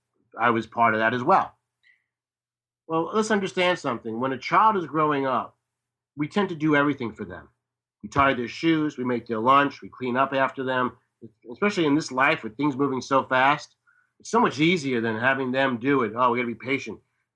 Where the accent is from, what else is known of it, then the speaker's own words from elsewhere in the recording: New York City, New York, United States; Now, I'm from New York City. So, you know, walking around and mingling with people from New York City is challenging enough.